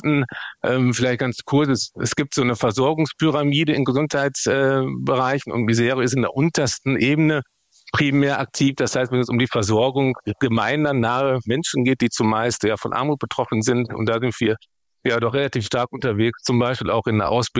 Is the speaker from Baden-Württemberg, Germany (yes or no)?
no; Bocholt, North Rhine-Westphalia, Germany; born there; Ich komme gebürtig aus Bocholt.